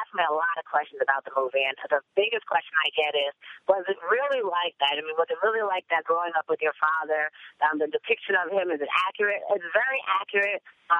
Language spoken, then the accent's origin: English; New Jersey, United States; now in Los Angeles, United States; Oh, no, I'm not from L.A. The movie was based in New Jersey. I'm from New Jersey, actually.